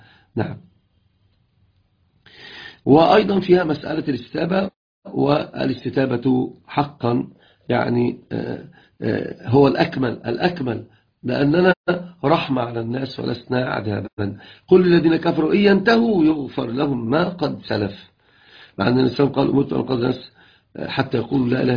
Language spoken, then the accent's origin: Arabic; Upper Egypt, Egypt; عندنا في الصعيد